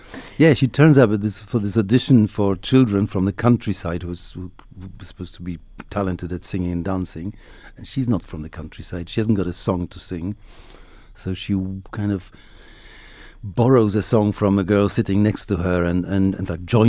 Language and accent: English; Poland; Mazowsze was around at the time when I was growing up in Poland.